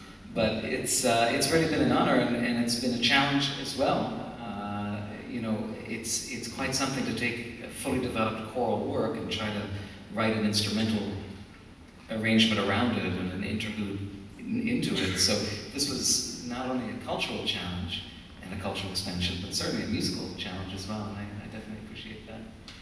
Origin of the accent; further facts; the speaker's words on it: Israel; though I come from Israel, Yiddish and klezmer and all this music is entirely new to me